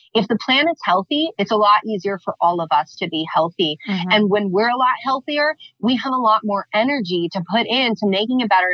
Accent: California, United States; I grew up in California. I come from a large Hispanic family.

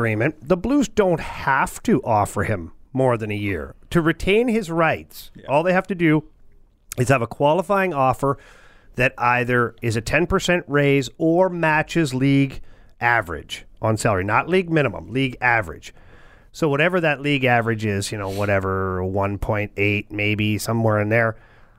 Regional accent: Ottawa, Ontario, Canada; I played in my hometown in Ottawa.

